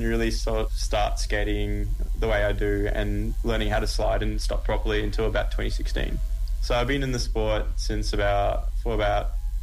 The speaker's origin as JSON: {"language": "English", "town": "Canberra", "region": "Australian Capital Territory", "country": "Australia", "tie": "born or raised there", "said": "I grew up in Canberra"}